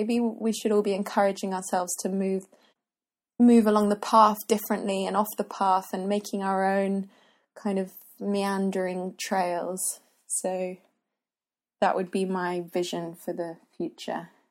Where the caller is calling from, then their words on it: London, United Kingdom; I'm calling from London. I live in Tooting.